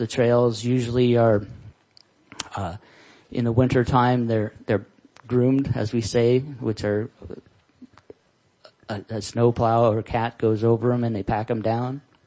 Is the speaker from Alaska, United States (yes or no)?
yes; Alaska, United States; I grew up in Alaska, and, I downhill skied through my younger years and into my 30s.